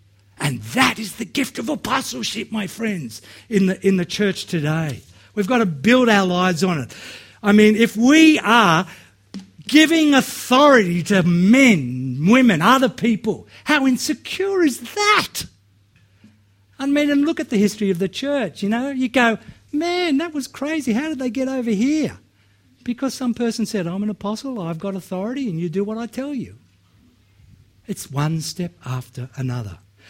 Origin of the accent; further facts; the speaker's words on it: Australia; I'm an Australian, I know that doesn't work. Might work in some cultures, but it doesn't work in Aussie culture.